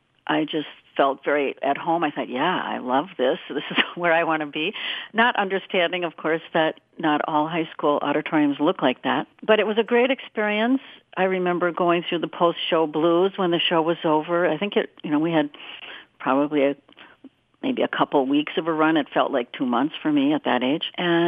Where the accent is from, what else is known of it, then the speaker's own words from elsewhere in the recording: Hibbing, Minnesota, United States; I was born in Hibbing, and it's really where my interest in music started.